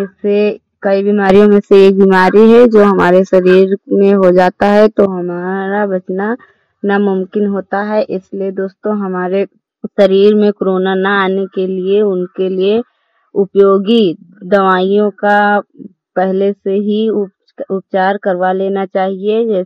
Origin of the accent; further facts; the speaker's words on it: Shravasti, Uttar Pradesh, India; मैं हरिहरपुर गांव जिला सरावस्ती की रहने वाली हूँ।